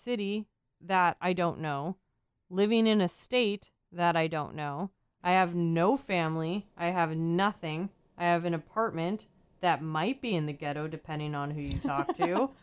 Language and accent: English; Fargo, North Dakota, United States; I'm from Fargo, North Dakota. So I'm from the biggest city that North Dakota has to offer